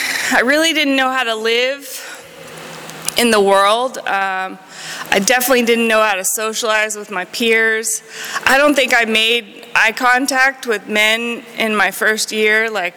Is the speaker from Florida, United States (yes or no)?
yes; Gainesville, Florida, United States; I grew up in Gainesville, Florida, and I was 16 years old in the nightclubs